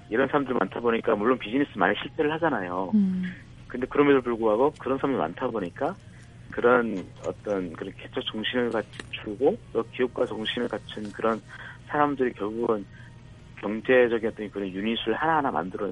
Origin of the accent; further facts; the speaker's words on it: North Korea; now in South Korea; 제가 그 북한 출신 북한 탈북자 청년으로서